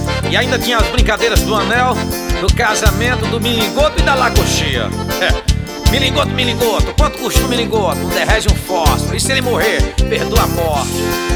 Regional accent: Patos, Brazil; born there; also born or lived in Teresina / Floriano / Santo Inácio / Simplício Mendes; das cidades que morei: Teresina, Floriano, Santo Inácio, Simplício Mendes, Floresta, Patos, terra onde eu nasci.

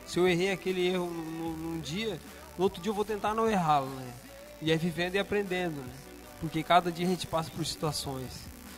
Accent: Tubarão, Santa Catarina, Brazil; born there; now in Criciúma, Brazil; tenho 35 anos, nasci em 1981, e eu nasci em Tubarão, né, e moro aqui em Criciúma desde os 12, faz 23 anos que eu moro aqui em Criciúma.

